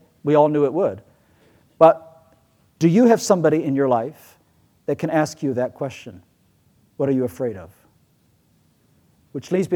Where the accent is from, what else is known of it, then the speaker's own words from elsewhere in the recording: Ecuador; I grew up in Ecuador in South America.